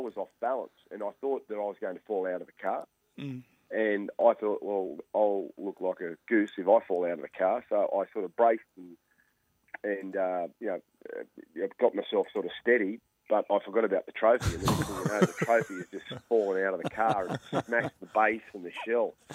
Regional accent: Junee, New South Wales, Australia; For me, it was growing up in Junee, I never ever thought that I would have the opportunity to play in the NRL

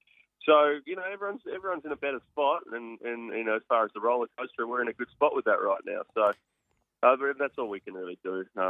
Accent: Australia; as an Aussie, you just want the Aussies.

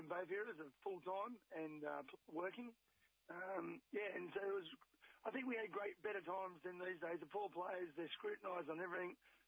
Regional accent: Cabramatta, New South Wales, Australia; I grew up in Cabramatta, so every day is a victory now.

